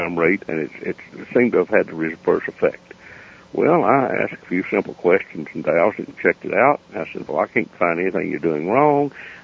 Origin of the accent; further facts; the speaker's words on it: Appalachia, United States; accent: hillbilly; they might not understand my hillbilly accent